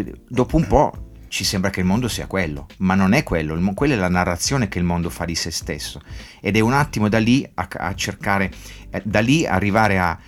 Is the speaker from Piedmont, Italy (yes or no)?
yes; Turin, Piedmont, Italy; now in India; Io oggi ancora vivo in India, però essendo italiano, essendo torinese, torno spesso a casa